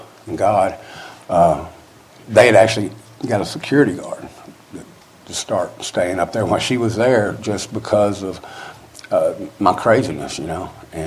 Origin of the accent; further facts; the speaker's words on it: North Carolina, United States; born there; I was born in North Carolina, so it was something, you know, like the mountains, something was pulling me there.